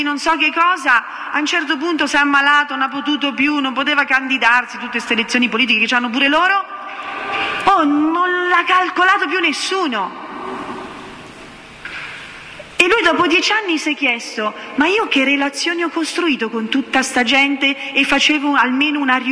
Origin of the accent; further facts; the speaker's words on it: Bergamo, Lombardy, Italy; parlo da bergamasca perché sono di Bergamo